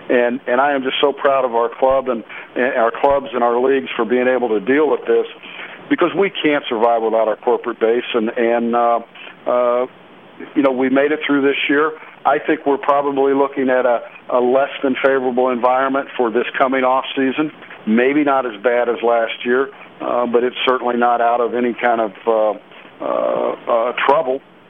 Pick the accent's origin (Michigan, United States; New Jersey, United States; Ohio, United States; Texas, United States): Ohio, United States; Well, I was born and raised just outside of Columbus, and I followed that very closely.